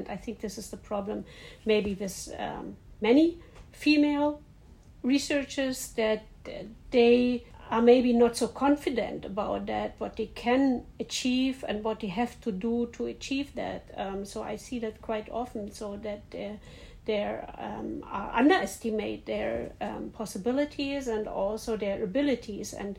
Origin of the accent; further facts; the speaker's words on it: East Germany, Germany; I was born in East Germany, and at this time at school there was really equal opportunities.